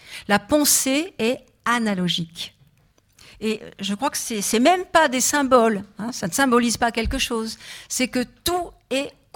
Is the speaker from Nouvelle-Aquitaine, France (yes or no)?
yes; Nouvelle-Aquitaine, France; parce que moi je suis de la Dordogne